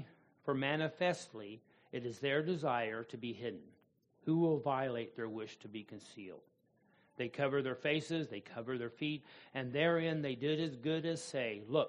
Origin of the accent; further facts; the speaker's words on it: United States; Now for us, growing up in America, we don't really have any real context of royalty and the protocol that would be appropriate in the throne room.